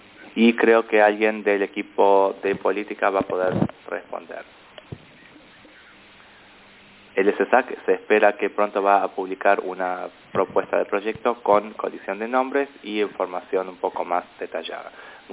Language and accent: Spanish; Bangladesh; Soy de Bangladesh.